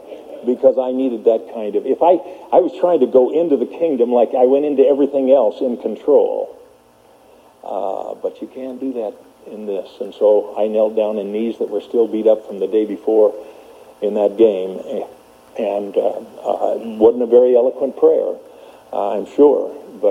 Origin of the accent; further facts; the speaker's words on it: Los Angeles, California, United States; You know, I'm from West L.A. and a lot of things can happen in West L.A.